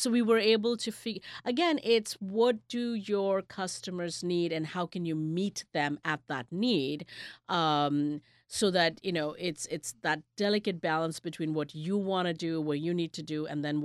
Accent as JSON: {"language": "English", "country": "India", "tie": "born or raised there", "lives_now": "United States", "said": "I grew up in India"}